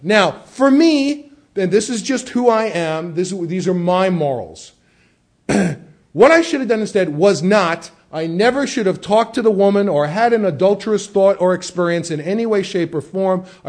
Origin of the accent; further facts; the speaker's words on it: New York, United States; Now, I'm a New York Jew. I was brought up in the Bronx.